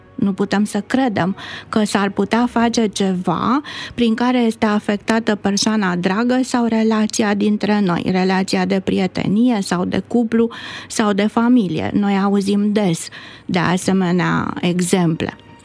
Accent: Romania; circulă foarte mult la noi, mai ales printre noi românii

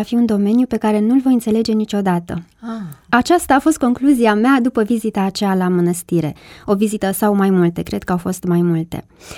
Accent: Frâncești, Vâlcea County, Romania; M-am născut în Frâncești. Părinții mei locuiesc acolo, dar liceul l-am făcut la Râmnicu Vâlcea.

